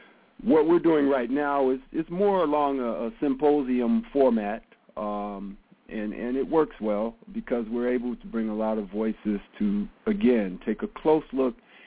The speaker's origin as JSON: {"language": "English", "town": "Los Angeles", "region": "California", "country": "United States", "tie": "born or raised there", "lives_now": "Bay Area, United States", "said": "I've been in the Bay Area for most of my adult life, growing up in Los Angeles as a youth, and I did go to high school down there."}